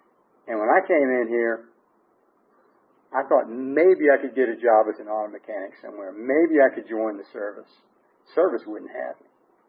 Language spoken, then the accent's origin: English; Louisiana, United States; So as I was saying, I grew up in Louisiana and I was drinking a lot.